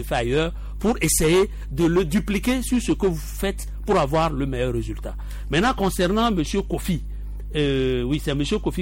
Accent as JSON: {"language": "French", "region": "Centrale", "country": "Togo", "said": "chez nous dans le Tchaoudjo"}